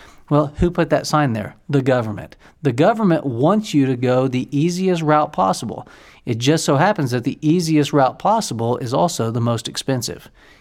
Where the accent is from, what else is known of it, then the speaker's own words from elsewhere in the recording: Orlando, Florida, United States; I grew up down in Orlando, Florida, and I would drive to the airport quite a bit.